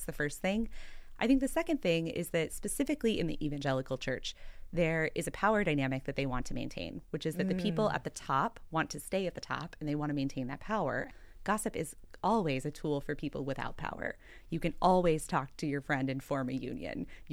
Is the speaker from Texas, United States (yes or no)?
yes; Texas, United States; born or raised there; now in Philadelphia, United States